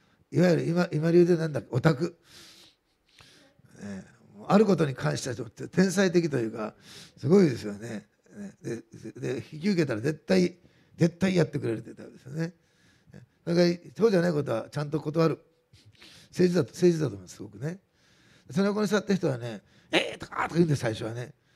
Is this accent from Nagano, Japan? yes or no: no; Osaka, Japan; born there; 私あの大阪生まれだからかもしれませんけど